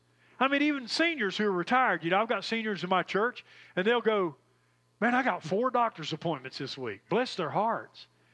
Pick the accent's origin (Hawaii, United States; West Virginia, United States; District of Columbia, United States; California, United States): West Virginia, United States; Bluefield; I grew up in the Appalachian, Southern Appalachian Mountains on the Virginia, Kentucky, and West Virginia border, actually in the Bluefield area in West Virginia.